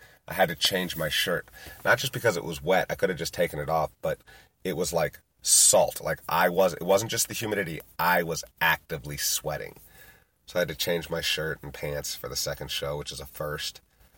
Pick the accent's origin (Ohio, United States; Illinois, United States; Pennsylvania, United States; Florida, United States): Ohio, United States; Yellow Springs; starts talking about my hometown of Yellow Springs. And knowing that I was a goalie for Yellow Springs.